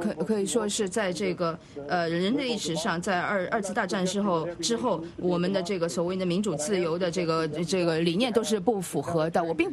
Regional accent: United States; 我是美国人，我再说一遍

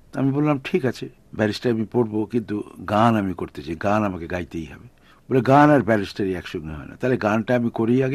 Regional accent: Kolkata, West Bengal, India; born there; আমার জন্ম কলকাতায় এমনই একটি পরিবারে যেখানে গান বাজনা মোটেই ছিল না।

